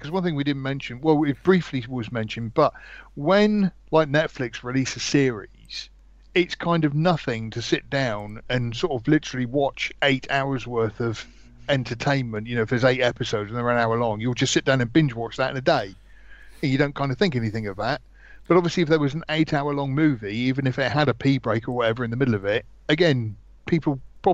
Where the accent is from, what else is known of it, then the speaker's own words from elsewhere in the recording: United Kingdom; as a British person